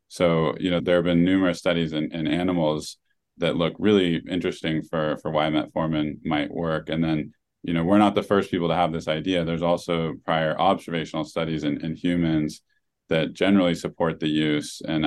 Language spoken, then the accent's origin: English; Oregon, United States; I think, you know, the town I grew up in Oregon, it was like, you know, 1 store, 2 stoplights and an annual rodeo.